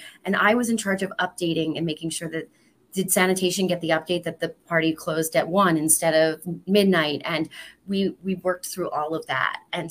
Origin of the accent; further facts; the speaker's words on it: Philadelphia, Pennsylvania, United States; I'm originally from the Northeast, so I'm a Oxford Circle girl, made First Holy Communion in St. Martin of Tours. And so I certainly, you know, grow up with a lot of Philadelphia pride. My family's all from here. I'm 100% Irish